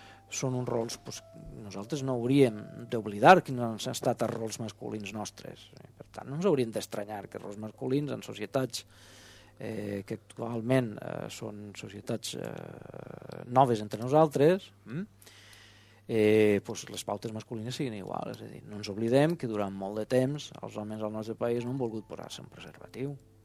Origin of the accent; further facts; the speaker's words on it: Valencian Community, Spain; nosaltres som valencians, som minoria lingüística